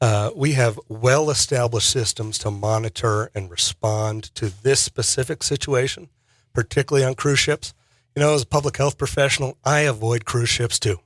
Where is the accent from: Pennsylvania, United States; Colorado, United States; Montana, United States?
Pennsylvania, United States; I'm an East Coaster, born and raised in Pennsylvania.